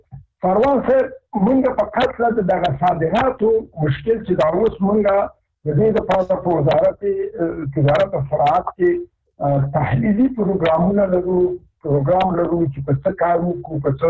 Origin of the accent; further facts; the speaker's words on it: Afghanistan; مونږ افغانان یو